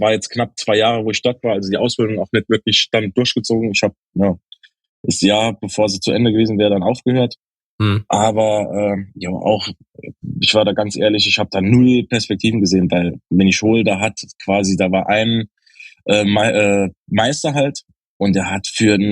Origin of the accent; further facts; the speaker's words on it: Dudweiler, Saarland, Germany; born there; Genau, ich bin aus einem kleinen Nebenort von Saarbrücken, aus Duttweiler direkt.